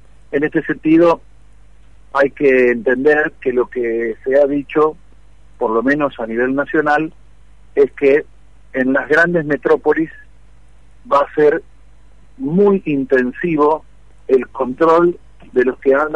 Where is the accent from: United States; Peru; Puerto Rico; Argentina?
Argentina; Pero vivo en Argentina y somos argentinos